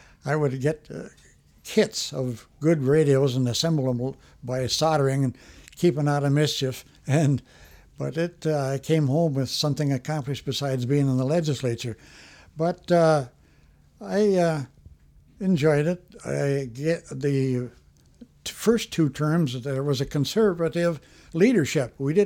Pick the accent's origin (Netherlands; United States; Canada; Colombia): United States; Appleton, Wisconsin; he assembled a group of people in Appleton, and I helped them build this station in my hometown.